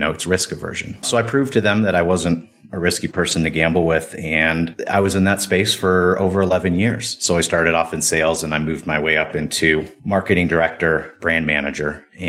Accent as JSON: {"language": "English", "town": "Cleveland", "region": "Ohio", "country": "United States", "tie": "born or raised there", "said": "But I grew up in Cleveland. I graduated Shaker Heights High School in 1998."}